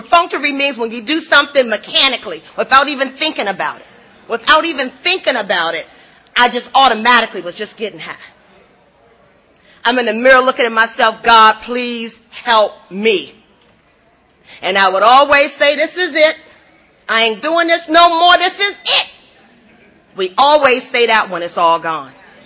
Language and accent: English; Washington, District of Columbia, United States; Hi, group. … I am from the Washington, D.C. area.